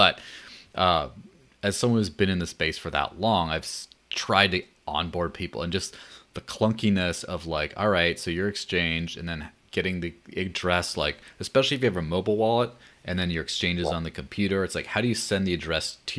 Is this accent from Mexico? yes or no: yes; northern Mexico, Mexico; also born or lived in Bay Area, California; Fun fact, I am originally from California, from the Bay Area. And when I was a small child, but then I grew up in the north of Mexico.